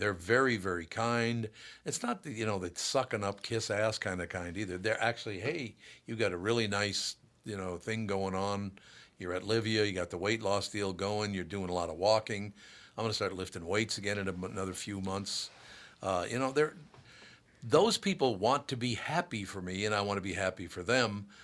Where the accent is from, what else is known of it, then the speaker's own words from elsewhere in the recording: Minnesota, United States; growing up in Minnesota was heaven. It was wonderful. To walk downtown Minneapolis was fantastic. Go across the river to St. Paul, it was wonderful.